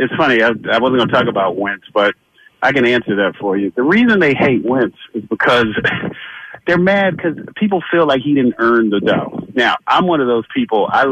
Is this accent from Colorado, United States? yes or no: no; Atlanta, Georgia, United States; I'm from Atlanta originally.